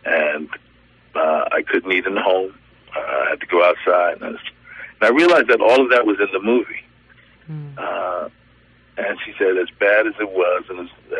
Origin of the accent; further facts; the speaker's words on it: New Orleans, Louisiana, United States; So the reason I grew up in New Orleans is my mother from Assumption Parish had to come to New Orleans because that was the closest school for anyone, any black person.